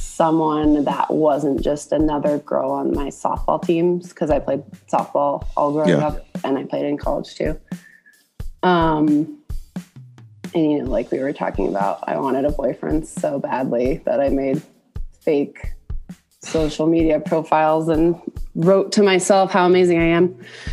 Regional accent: Denver, Colorado, United States; So I grew up in Denver, but I went to college in Rhode Island

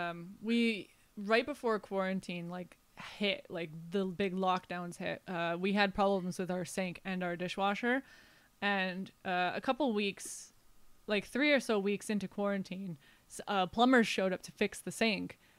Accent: Michigan, United States; But I look at my home state and I see some of the stuff going on there, and I go, why can't you just?

